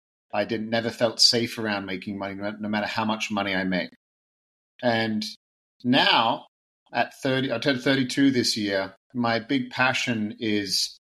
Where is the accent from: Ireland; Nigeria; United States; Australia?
Australia; now in Canada; So I'm originally from Australia. I live in Canada right now. I've lived here for about 10 years.